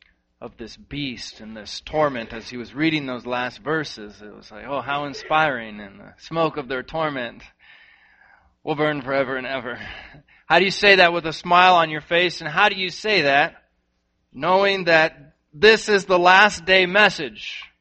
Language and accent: English; Madison, Wisconsin, United States; now in Los Angeles, United States; And I moved out to Los Angeles, which was a big change for me growing up in Madison. Now, I didn't grow up way out in the country. I grew up, in the suburb.